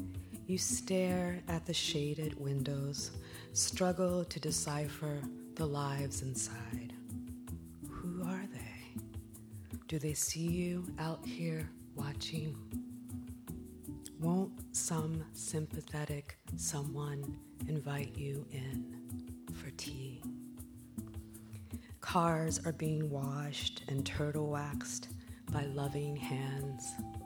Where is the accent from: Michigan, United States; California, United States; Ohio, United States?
California, United States; Compton; born there; I was born in 1964 on Central Avenue in Compton.